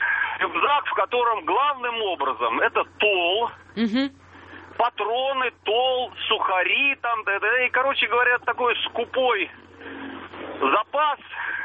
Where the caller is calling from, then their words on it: Moscow, Russia; я звоню вам из Москвы